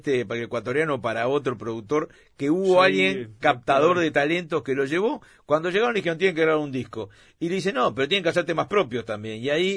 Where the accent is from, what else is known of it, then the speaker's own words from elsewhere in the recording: Uruguay; a mí me pasó como uruguayo, cuando yo era chico